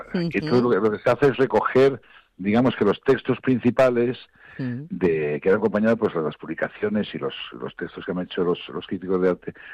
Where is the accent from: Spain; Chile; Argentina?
Spain; yo pienso que soy muy español. Yo no reniego de mi propia tradición.